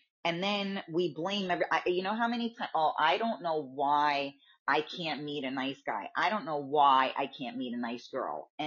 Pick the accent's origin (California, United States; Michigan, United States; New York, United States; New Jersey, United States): New York, United States; Bronx; I'm from the Bronx, and I don't do that.